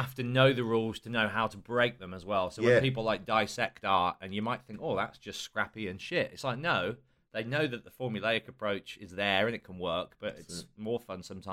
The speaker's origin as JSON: {"language": "English", "town": "Ashford", "region": "South East England", "country": "United Kingdom", "tie": "born there", "said": "Ashford was where I was born."}